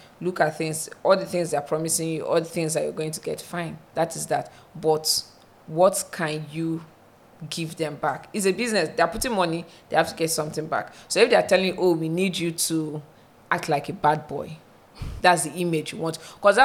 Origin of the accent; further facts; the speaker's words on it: Enugu, Enugu State, Nigeria; now in Lagos, Nigeria; I'm coming to from Lagos. The East. I grew up in Enugu.